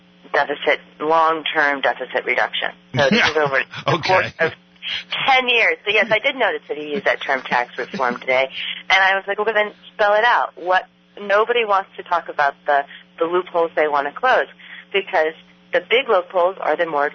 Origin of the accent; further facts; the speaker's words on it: California, United States; I love the California coast. I'm from California.